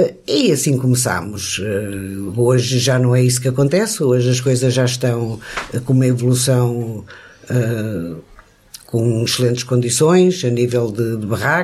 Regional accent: Lisbon, Portugal; born there; now in Ílhavo, Portugal; eu nasci em Lisboa, conheci um rapaz que era de Ílhavo, entretanto caso-me com ele em Lisboa e venho para Ílhavo.

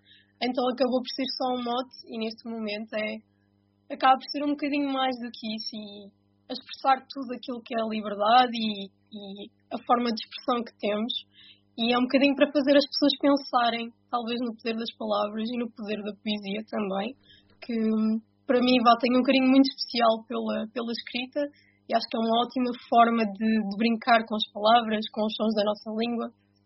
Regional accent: Alvar, Aveiro, Portugal; now in Aveiro, Portugal; Sou de Alvar. Nascida e criada em Alvar, apesar de agora a minha vida ser muito mais para Aveiro. Fui para lá estudar e pronto, por lá tenciono ir ficando, pelo menos por agora

